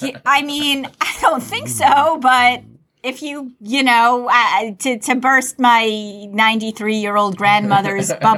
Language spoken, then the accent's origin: English; Syosset, New York, United States; now in Levittown, United States; I mean, I grew up in Syosset, and I live in Levittown now.